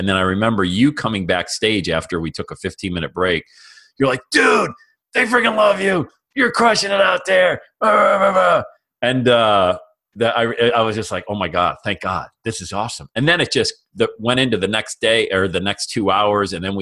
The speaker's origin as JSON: {"language": "English", "town": "Bradford", "region": "Pennsylvania", "country": "United States", "tie": "born or raised there", "said": "I had just finished shoveling sidewalks in my hometown of Bradford, PA for my rental properties."}